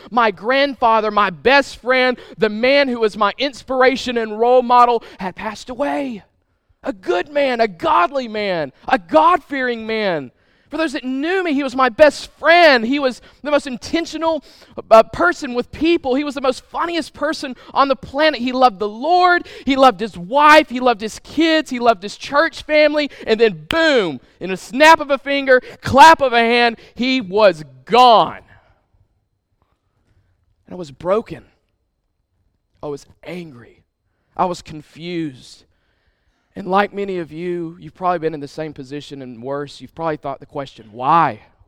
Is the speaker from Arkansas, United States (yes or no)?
yes; Crossett, Arkansas, United States; I'm from Crossett, Arkansas. I attended Crossett High School.